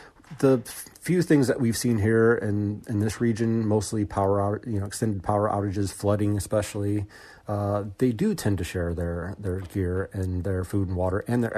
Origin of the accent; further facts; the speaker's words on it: St. Louis, Missouri, United States; I grew up here around St. Louis area in Missouri and spent a lot of times outdoors as a child